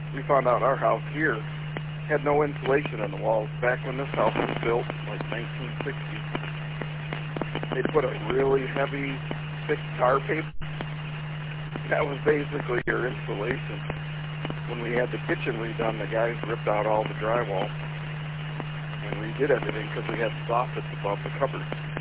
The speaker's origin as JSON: {"language": "English", "region": "Michigan", "country": "United States", "tie": "born or raised there", "said": "Oh yeah, I grew up on Runyon Lake, just south of Fenton."}